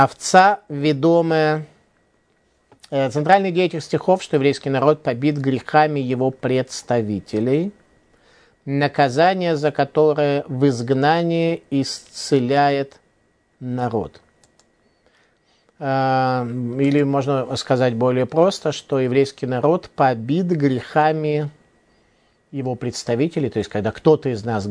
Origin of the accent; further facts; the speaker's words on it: Saint Petersburg, Russia; born there; я родился в Ленинграде